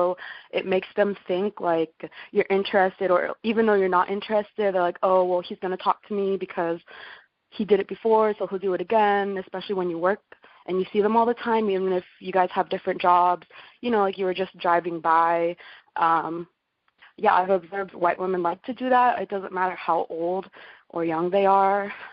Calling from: Renton, Washington, United States; I'm calling from Renton.

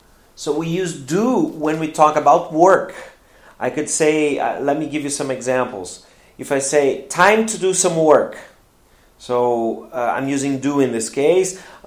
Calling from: Porto Alegre, Rio Grande do Sul, Brazil

